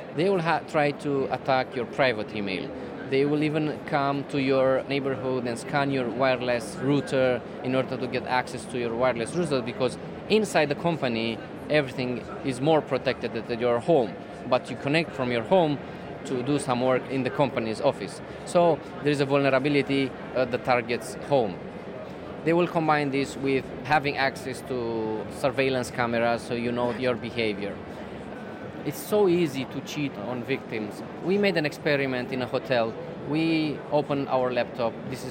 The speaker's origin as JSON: {"language": "English", "town": "Râmnicu Vâlcea", "region": "Vâlcea County", "country": "Romania", "said": "Romania is well known for cybercrime, but the good news is that we are from Romania and we get the information from the inside. I am from Râmnicu Vâlcea, which is well known as Hackerville."}